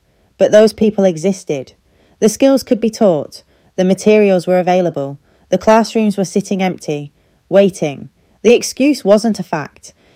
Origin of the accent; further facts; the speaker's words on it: Manchester, North West England, United Kingdom; I grew up on the Benchill Estate in Withenshaw, watching my Tamil dad leave for his shift at Manchester Airport every morning at 5 a.m.